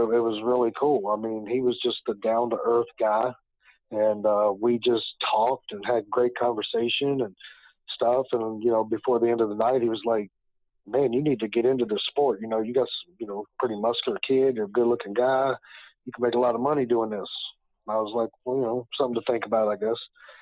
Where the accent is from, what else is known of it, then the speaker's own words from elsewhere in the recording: Waynesboro, Virginia, United States; I was in a gym in my hometown of Waynesboro, Virginia